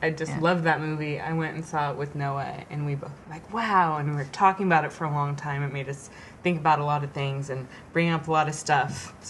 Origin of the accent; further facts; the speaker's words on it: California, United States; I'm from California, and it's already hot there, so...